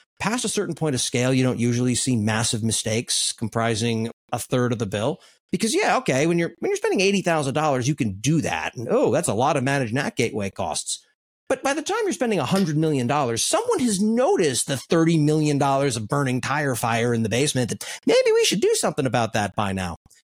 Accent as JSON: {"language": "English", "region": "Maine", "country": "United States", "tie": "born or raised there", "also_born_or_lived": "Los Angeles", "lives_now": "San Francisco, United States", "said": "I grew up in Maine where it got very cold during the winters. And then I moved to Los Angeles and summer never ended."}